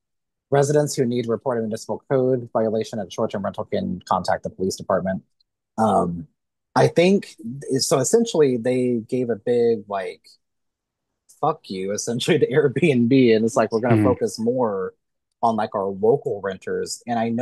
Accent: Missouri, United States; And I grew up in Missouri, and I don't think that I know of any that have done it in Missouri

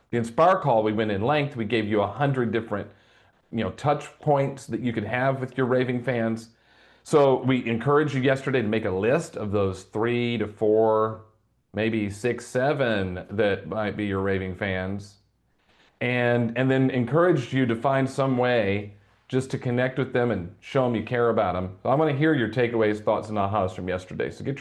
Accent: Indianapolis, Indiana, United States; I opened my mailbox, and then there was a little package, came from Indianapolis, Indiana, my hometown.

